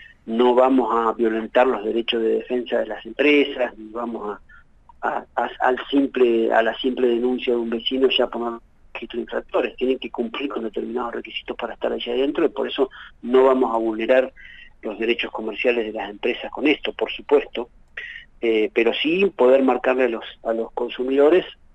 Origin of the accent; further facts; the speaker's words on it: Argentina; Nosotros somos argentinos